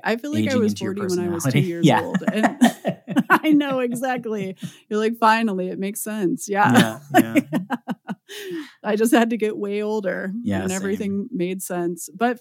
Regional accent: Midwest, United States; I'm from the Midwest, so I'm pretty good at folks.

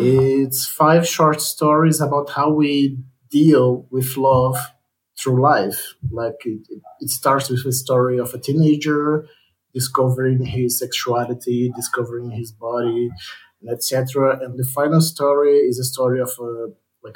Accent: Brazil; English is a second language; I'm a cartoonist from Brazil.

